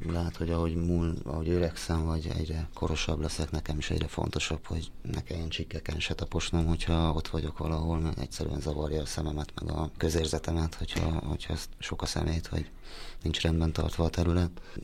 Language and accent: Hungarian; Budaörs, Pest, Hungary; gyerekkoromban egy tehát Budaörsön, én rendszeresen kertészkedtem édesapámékkal, nagypapámékkal